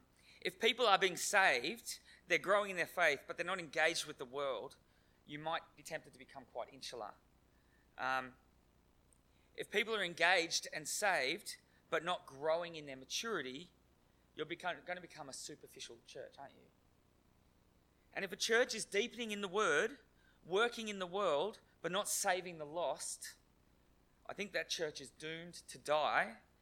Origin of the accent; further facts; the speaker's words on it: Sydney, New South Wales, Australia; I came from Sydney once upon a time, and I was from the Anglican Diocese of Sydney